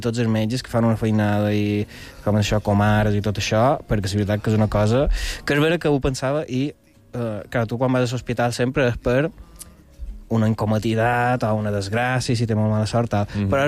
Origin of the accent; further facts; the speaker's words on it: Balearic Islands, Spain; som gent arreu de Mallorca, vale? Vull dir, coneixem el que és Mallorca, no?